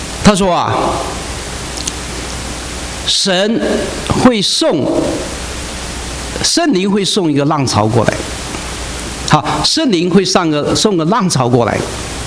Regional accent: Taiwan; 我们几位哈是从台湾来的嘛哈？

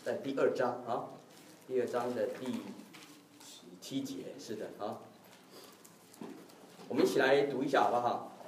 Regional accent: Taiwan; 当然在我是来自台湾啊，对，这个台湾这个也是拜偶像拜的很厉害的地方啊

